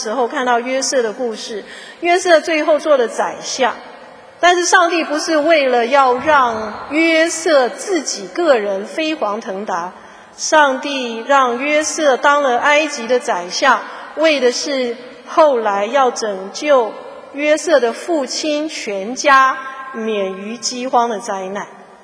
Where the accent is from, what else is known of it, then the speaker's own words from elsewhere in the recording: China; 这个是我们中国人特别的恩典